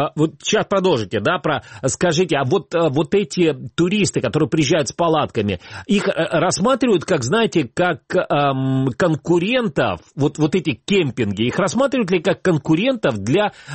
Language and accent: Russian; Crimea, Ukraine; мне, как крымчанин